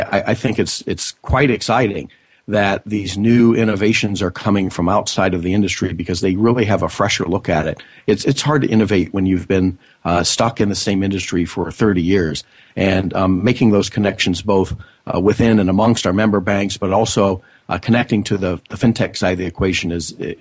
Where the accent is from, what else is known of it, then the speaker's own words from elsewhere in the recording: Seattle, Washington, United States; It's here in my hometown of Seattle on March 3rd through 5th, and we'll be there, and we're excited about it.